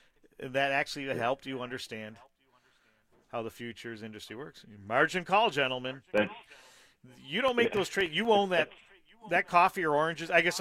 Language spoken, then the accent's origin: English; United States; We grew up near the Canadian border, and the CBC station in Hamilton always played.